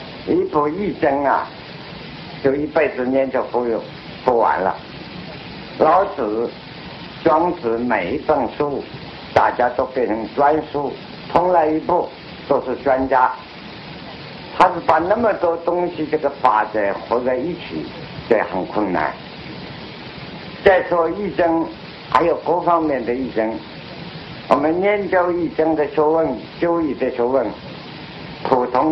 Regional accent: China; 我们作为中国人的算命看风水都要知道五行

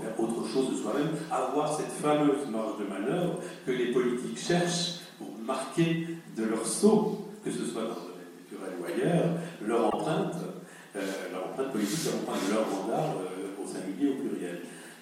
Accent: Belfort, Bourgogne-Franche-Comté, France; je suis venu à Belfort, je suis originaire de Belfort au départ, j'avais fait un grand tour de France professionnellement

